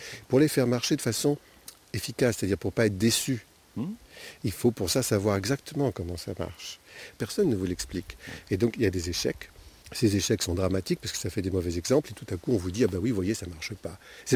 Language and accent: French; France; qui, chez nous, en France, ne sont pas exploitées.